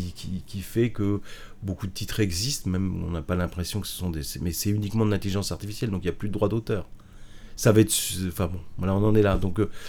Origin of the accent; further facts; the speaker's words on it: Normandy, France; Je suis de Normandie